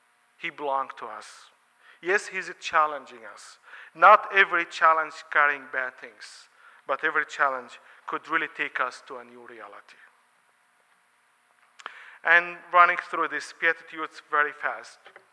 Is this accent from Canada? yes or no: no; Egypt; I'm from Egypt. 95% of my life, I lived under Mubarak regime.